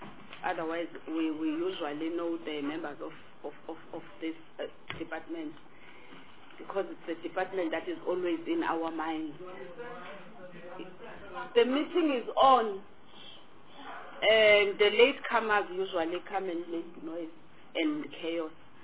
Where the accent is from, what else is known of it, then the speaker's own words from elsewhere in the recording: Eastern Cape, South Africa; from Eastern Cape.